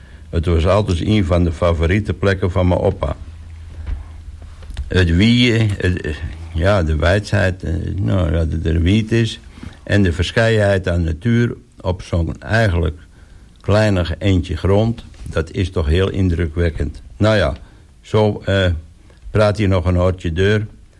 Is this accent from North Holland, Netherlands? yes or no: yes; Wieringerwerf, North Holland, Netherlands; 29 jaar. Ik ben opgegroeid in de Wieringenwerf.